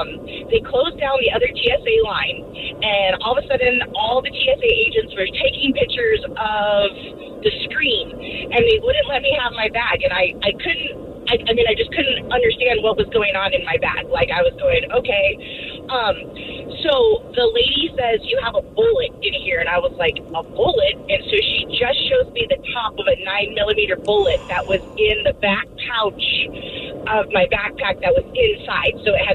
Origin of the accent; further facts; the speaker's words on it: Arizona, United States; now in Washington, United States; So I'm from Arizona and live in Washington.